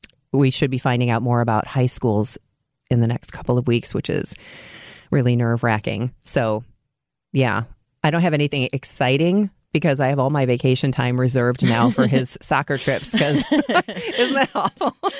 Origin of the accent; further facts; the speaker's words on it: Chicago, Illinois, United States; I grew up in Chicago and now my daughter is there and I see what an amazing place Chicago is.